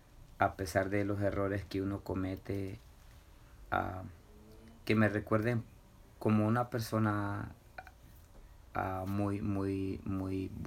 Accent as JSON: {"language": "Spanish", "region": "south", "country": "Honduras", "tie": "born or raised there", "said": "Crecí en el sur de Honduras."}